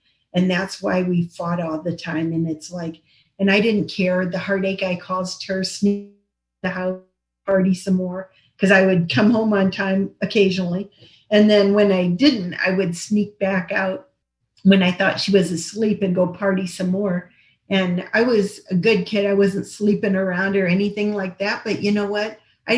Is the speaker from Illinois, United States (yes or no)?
no; Ohio, United States; I'm one of five kids. I grew up back in Ohio, and a lot of alcoholism in my family tree